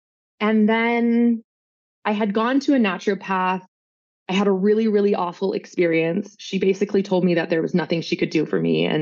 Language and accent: English; San Diego, California, United States; I went home. I'm from San Diego